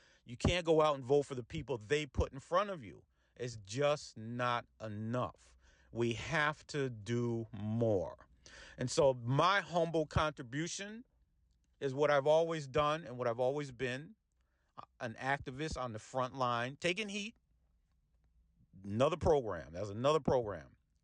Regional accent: Peekskill, New York, United States; if you've been in Westchester or particularly my hometown of Peekskill, you've seen us at council meetings

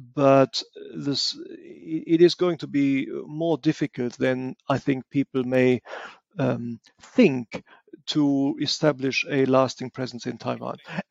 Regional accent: Germany; accent: German; Are you talking about my German accent?

